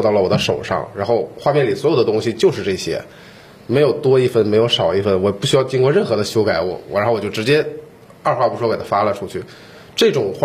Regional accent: Harbin, Heilongjiang, China; 像我们这种这个东北孩子，哈尔滨土生土长的这种人，从小骨子里就会有这样的一种期望吧

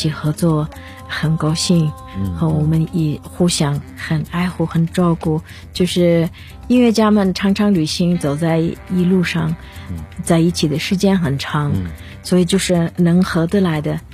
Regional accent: Ordos, Inner Mongolia, China; 那我家里当然就是我出生长大的地方。如果我到鄂尔多斯，我妈妈家去了，然后我弟弟家去了，就是我出生长大的家。

